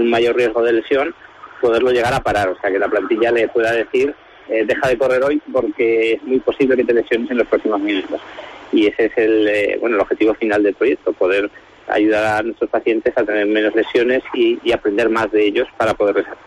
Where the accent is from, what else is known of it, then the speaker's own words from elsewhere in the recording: Huesca, Aragon, Spain; el 100% de la plantilla son conscientes de que soy de Huesca